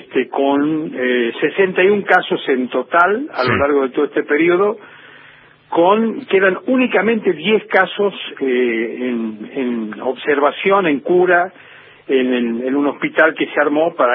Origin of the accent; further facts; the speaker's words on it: Córdoba, Argentina; Córdoba. Anduve haciendo aventuras radiales y televisivas por otros lados. Qué y después bueno. Volví a mi tierra, ¿no?